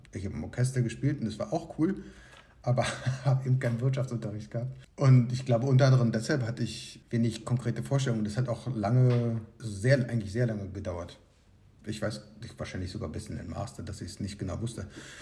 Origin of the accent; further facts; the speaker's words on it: Berlin, Germany; now in Brussels, Belgium; ich komme aus Berlin und war 2006 bis 2010 in Bayreuth, bin da mit kurzen Unterbrechungen in Barcelona und USA, in Nebraska. Und jetzt lebe ich in Belgien